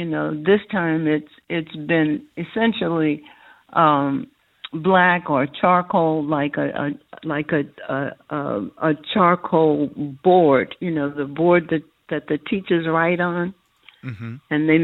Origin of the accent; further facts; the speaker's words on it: Oakland, California, United States; now in Mexico; Because I'm from the Bay Area, from Oakland, you know, the Warriors, those traitors.